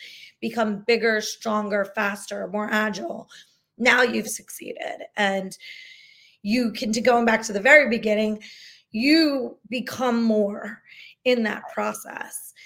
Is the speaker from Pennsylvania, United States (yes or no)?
yes; Philadelphia, Pennsylvania, United States; not because we're from Philly, but that whole Rocky vibe